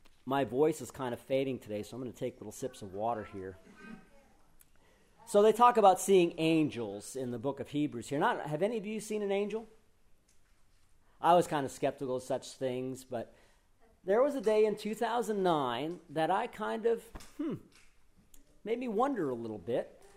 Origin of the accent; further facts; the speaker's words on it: Superior, Wisconsin, United States; I said, I grew up in Superior, Wisconsin, and what made me fearful was the dentist.